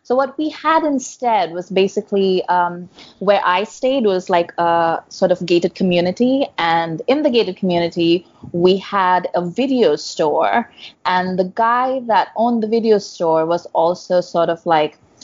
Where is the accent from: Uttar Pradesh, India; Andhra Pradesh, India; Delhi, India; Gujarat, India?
Delhi, India; I grew up in Delhi, which is the capital of India. And, and I'm old